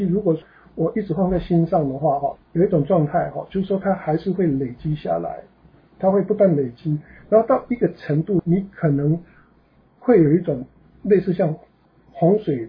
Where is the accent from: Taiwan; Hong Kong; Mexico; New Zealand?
Taiwan; 我用一个比喻好了，我是来自台湾，那台湾几乎每一年的夏天跟秋天都会有台风季